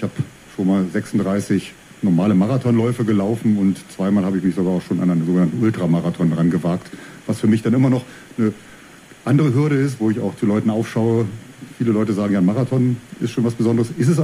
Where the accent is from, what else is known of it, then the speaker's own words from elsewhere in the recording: Braunschweig, Lower Saxony, Germany; Der ganz frühe Beginn, wie du schön sagtest, in meinem Leben war, als ich als kleiner Junge im Leichtathletikverein, Polizeisportverein Braunschweig war.